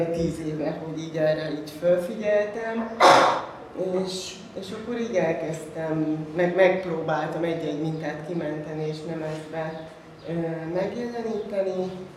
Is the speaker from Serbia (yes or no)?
yes; Senta, Vojvodina, Serbia; also born or lived in Hungary; now in Romania; délvidékről származom, Zentáról, és úgy hozta a sors, hogy Magyarországon is éltem, ott ismertem meg a férjem, aki elhozott ide, mint a négy mesénkbe, erre a mesés vidékre, Csíkországba